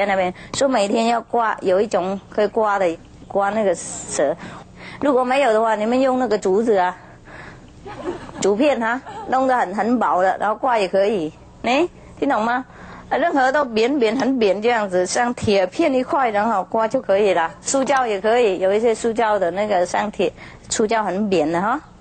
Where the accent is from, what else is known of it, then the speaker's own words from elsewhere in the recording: Vietnam; Chinese is a second language; 我们越南人说牙和头发哈